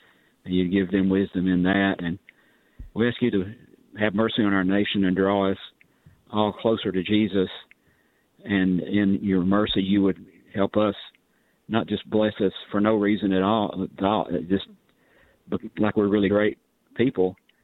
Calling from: Georgia, United States; Just across the state line from Chattanooga.

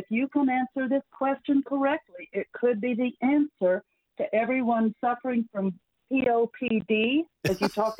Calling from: Newton, Kansas, United States; Newton, Kansas, right outside of Wichita.

